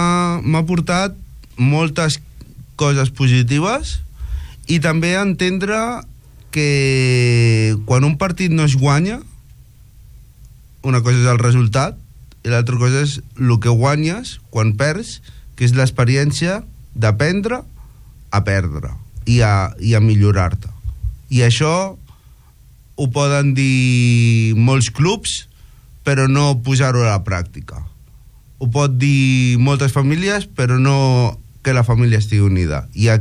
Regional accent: Barcelona, Catalonia, Spain; és perquè soc de Montjuïc

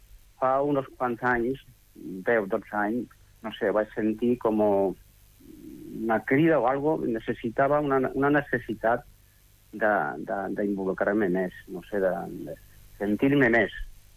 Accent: Granada, Andalusia, Spain; moved away; I quan vam arribar aquí, jo vaig arribar d'Andalusia, de Granada

